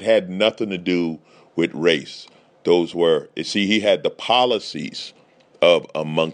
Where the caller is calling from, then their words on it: Rochester, New York, United States; I am recording from Rochester, New York.